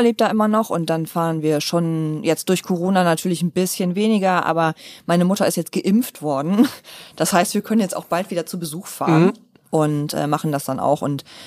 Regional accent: Wilhelmshaven, Lower Saxony, Germany; Ich komme aus Wilhelmshaven, also direkt von der Nordseeküste.

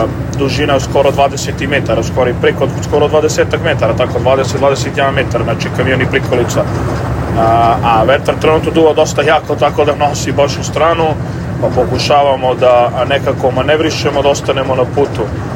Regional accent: Smederevo, Šumadija and Western Serbia, Serbia; now in United States; ja dolazim iz Smedereva i trenutno živim u Americi

